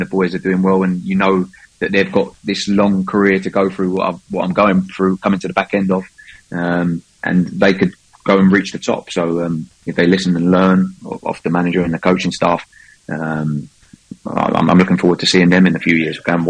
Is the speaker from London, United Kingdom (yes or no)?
yes; Barking, London, United Kingdom; In Barking, so not far from Leyton.